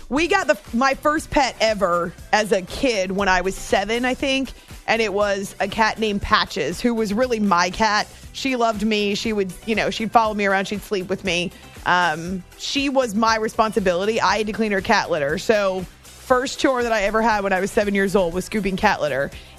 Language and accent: English; New Hampshire, United States; So when I learned how to drive, I was 16. I was growing up in New Hampshire.